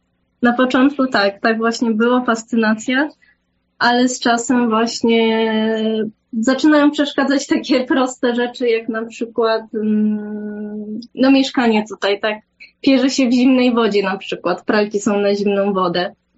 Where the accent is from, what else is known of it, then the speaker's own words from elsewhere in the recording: Hokkaido, Japan; Polish is a second language; now in Poland; A u nas na Hokkaido jest tak, że tak jakby robią zupę i też ryż oddzielnie. I to jest pycha.